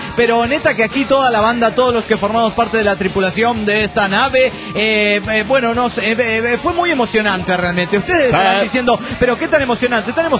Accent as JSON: {"language": "Spanish", "region": "Mexico City", "country": "Mexico", "said": "del DF mexicano."}